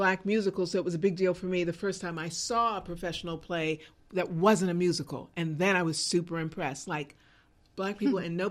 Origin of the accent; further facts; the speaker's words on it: Washington, District of Columbia, United States; I grew up in Washington, D.C.